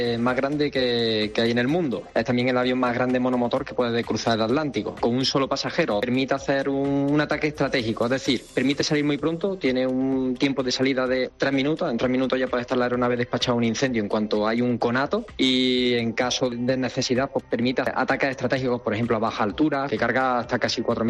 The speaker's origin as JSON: {"language": "Spanish", "town": "Villanueva de Córdoba", "region": "Andalusia", "country": "Spain", "said": "Que soy de Villanueva de Córdoba"}